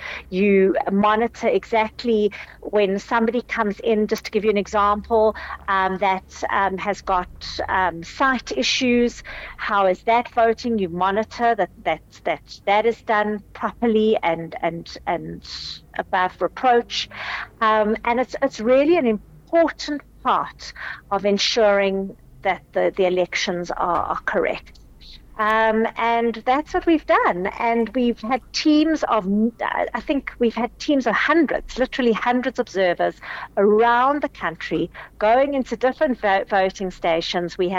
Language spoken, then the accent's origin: English; South Africa; it's actually quite uplifting and inspiring as a South African to be part of that process.